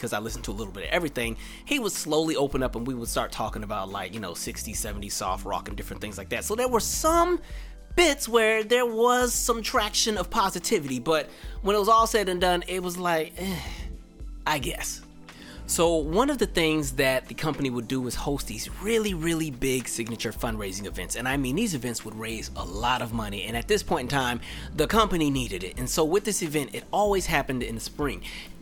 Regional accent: West Coast, United States; I was sharing my experience of what it was like growing up on the West Coast and growing up in an area where, you know, you had a lot of families who were biracial

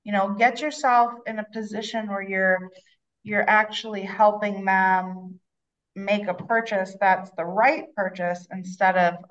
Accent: Wisconsin, United States; I lived in Arizona at the time, but I was from Wisconsin.

